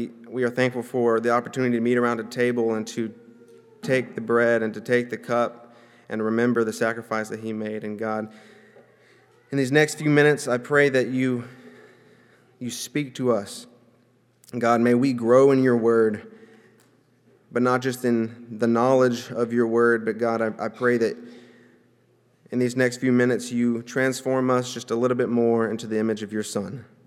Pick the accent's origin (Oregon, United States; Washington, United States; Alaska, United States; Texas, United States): Alaska, United States; Anchorage; now in South Africa; I grew up in Anchorage at the DeBar congregation, Anchorage Church of Christ, and after high school I joined the AIM program, and I went to South Africa, Port Elizabeth, South Africa